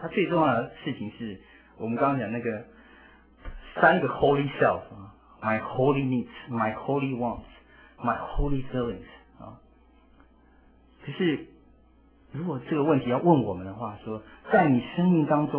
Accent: China; 万国都必因你得福，是谁呢？就是我们中国人。如果不是这个约，中国人不会得福。

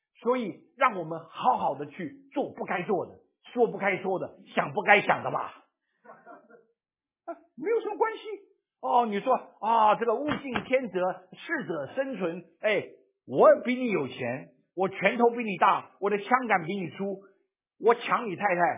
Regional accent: China; 我们中国人说不提死，不提死也不会不死，对不对？

